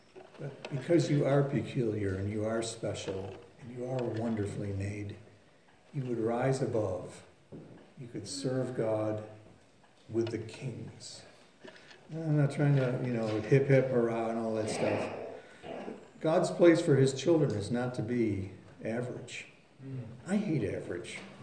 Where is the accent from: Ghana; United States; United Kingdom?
United Kingdom; Scotland; Maybe it's just because I'm a Scotsman